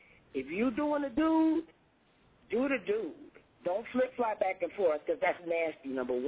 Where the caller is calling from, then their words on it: Florida, United States; From Florida. Yeah, I'm calling from Florida.